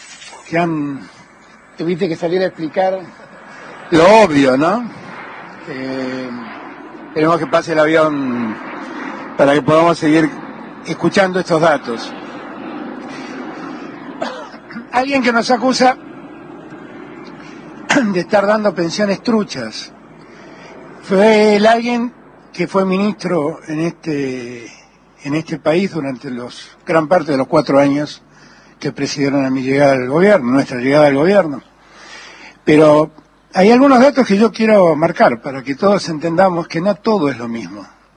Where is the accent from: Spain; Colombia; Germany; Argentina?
Argentina; Y como argentino también me llena de vergüenza.